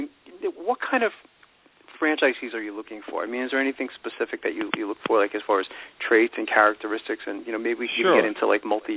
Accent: Brooklyn, New York, United States; I'm from Brooklyn as well, you know

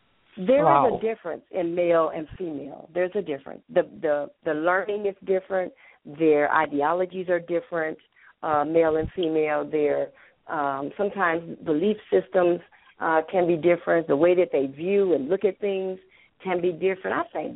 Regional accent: Atlanta, Georgia, United States; Now, remember, I come from Atlanta.

